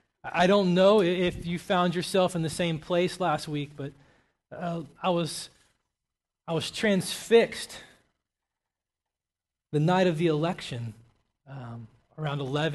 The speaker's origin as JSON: {"language": "English", "region": "the South", "country": "United States", "said": "I was watching it proud, you know, as a citizen and as an American and as a Southerner"}